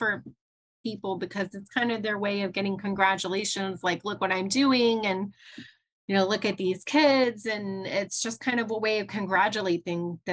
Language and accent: English; Utah, United States; oh yeah, you know, I grew up in Utah also